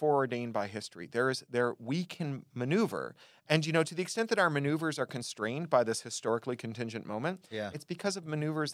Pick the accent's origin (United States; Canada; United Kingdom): Canada; Toronto, Ontario; When I was a kid growing up in Toronto